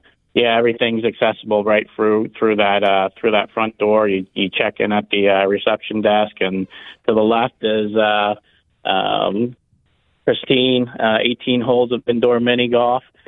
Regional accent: Lebanon, Pennsylvania, United States; Yeah, so I grew up in Lebanon, which is a stone's throw from Reading. Went to school in Reading, got a job in Reading, got married in Reading.

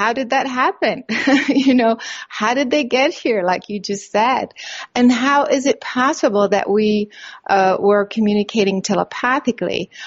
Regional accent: France; Well, I grew up in France, actually.

